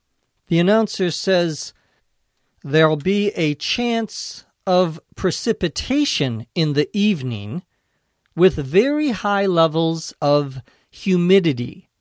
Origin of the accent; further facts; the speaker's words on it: Minnesota, United States; moved away; Where I grew up in Minnesota, there are lots of thunderstorms in the summertime.